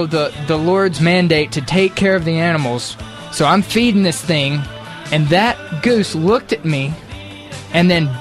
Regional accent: Florida, United States; born or raised there

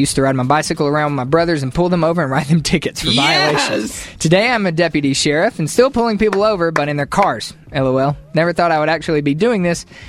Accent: Tupelo, Mississippi, United States; In fact, Tupelo, Mississippi, where I grew up in 1936, was destroyed by a tornado.

